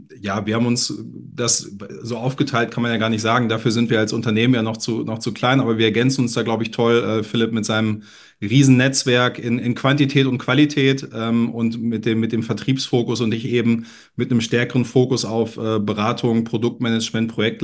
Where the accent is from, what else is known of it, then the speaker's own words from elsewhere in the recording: North Rhine-Westphalia, Germany; now in Hamburg, Germany; 38 Jahre alt, gebürtiger Ostwestfale, seit mehr als einem Jahrzehnt jetzt in Hamburg ansässig.